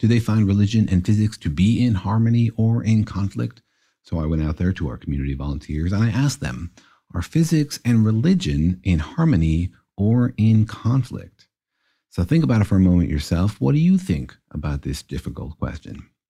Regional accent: Los Alamos, New Mexico, United States; when I was growing up in Los Alamos, you know, physics was in the air.

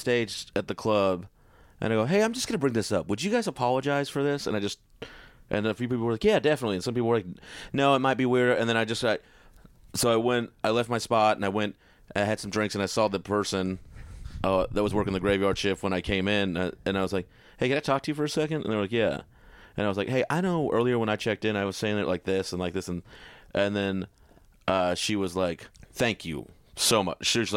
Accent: Fort Worth, Texas, United States; No, I'm from Texas originally. Yeah. Yeah.

